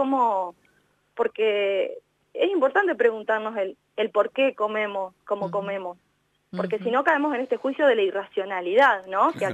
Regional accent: La Pampa, Argentina; yo misma soy de La Pampa y me voy a pasar una de las fiestas a La Pampa siempre.

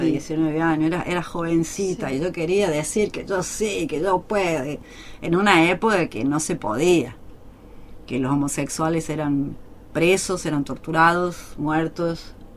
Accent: Paso de los Libres, Corrientes, Argentina; Yo me fui de Paso Los Libres

